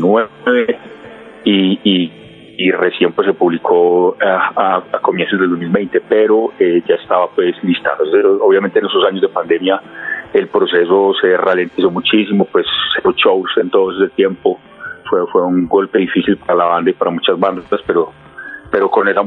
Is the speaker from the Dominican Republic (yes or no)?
no; Andean region, Colombia; De la región de donde nosotros somos, del interior de Colombia, la zona andina, la zona de las montañas.